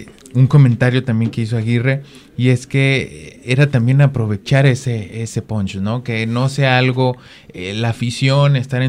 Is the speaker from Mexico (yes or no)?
yes; Mexico; es como el partido que como mexicanos hemos esperado en todo momento